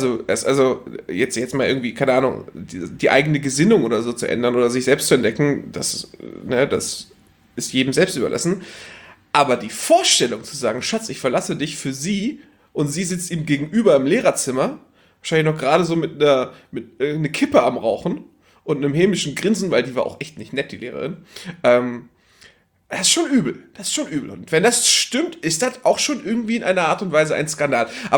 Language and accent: German; Northern Germany, Germany; Nee, ich war aus dem Norden, Mann.